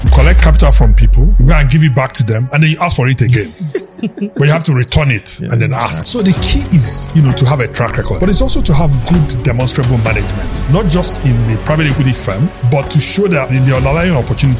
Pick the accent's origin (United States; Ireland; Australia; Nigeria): Nigeria; Enugu, Enugu State; also born or lived in Umuahia; You know, I grew up first, before the war years in Enugu. Then, I had to move back to my hometown, Umuahia, during the war years. And we literally, you know, had to go around different parts of the East during that time.